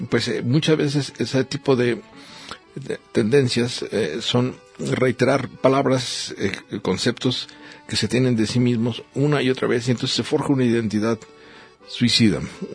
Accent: Mexico; Somos los mexicanos sexenales.

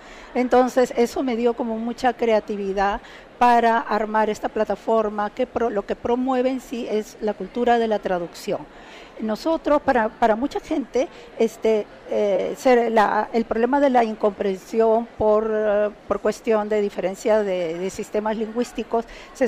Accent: Lima, Peru; moved away as an adult; now in Finland; yo el año 96 me fui a Finlandia, como muchos latinoamericanos, latinoamericanas, emigramos, en mi caso fue por matrimonio, viajé a Finlandia, yo cuando viajé ya había empezado mi carrera de poeta en Lima, Perú, mi ciudad natal

